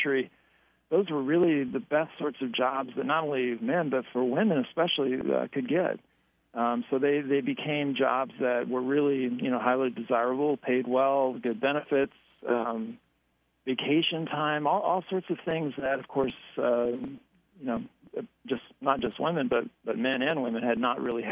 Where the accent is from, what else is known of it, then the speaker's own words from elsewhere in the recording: Ottumwa, Iowa, United States; when I was growing up in Ottumwa